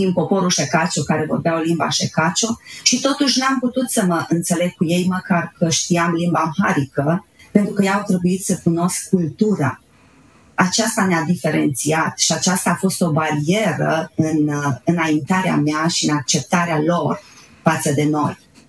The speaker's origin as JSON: {"language": "Romanian", "country": "Romania", "said": "Și eu, ca și româncă, m-am îmbogățit"}